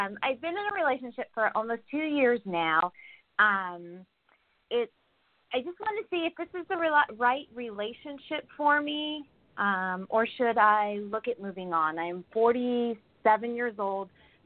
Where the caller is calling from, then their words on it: California, United States; I'm calling from California.